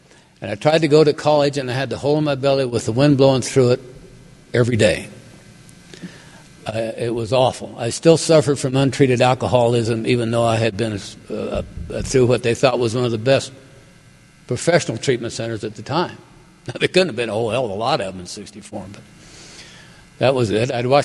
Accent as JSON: {"language": "English", "town": "Cheyenne", "region": "Wyoming", "country": "United States", "tie": "born or raised there", "said": "this old detective that I had had any number of acquaintances with growing up in Cheyenne is standing in there."}